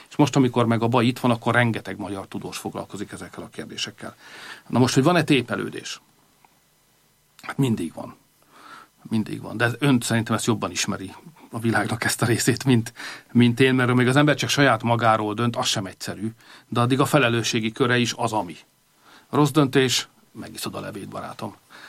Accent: Hungary; És még egyszer mondom, magyarként ez nem nehéz.

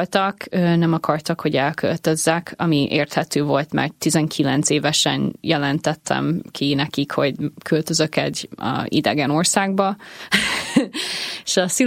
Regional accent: Nashville, Tennessee, United States; Apukám dalszerző, és úgy nőttem fel, hogy mindig zene volt körülöttem, meg a Nashville, az Tennessee-nek a fővárosa, az egy zeneipari város

